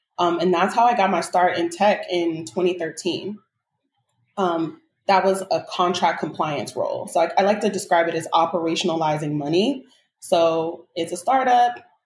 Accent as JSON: {"language": "English", "town": "Oakland", "region": "California", "country": "United States", "tie": "born or raised there", "said": "I was born and raised in Oakland. We already have a hustler's mentality."}